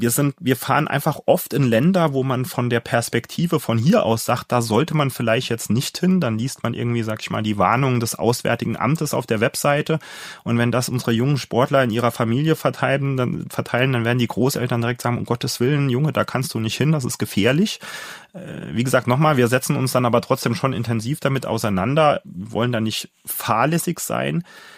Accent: Saarland, Germany; ich komme aus dem Saarland, einer Gegend, die ja in den Hochzeiten des deutschen Radsports einiges erleben durfte.

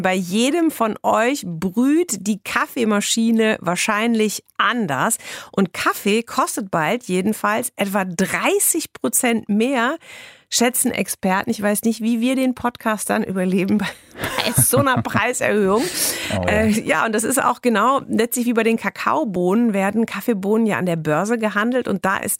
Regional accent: Bochum, North Rhine-Westphalia, Germany; born there; Als gebürtige Bochumerin kann ich dich da sehr gut nachvollziehen.

